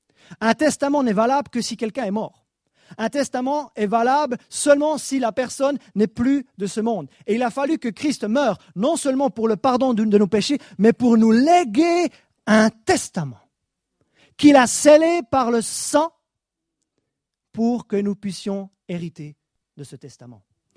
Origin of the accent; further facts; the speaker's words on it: Switzerland; Vous savez, moi j'ai grandi en Suisse, on n'a pas l'habitude de faire des sacrifices dans ma culture.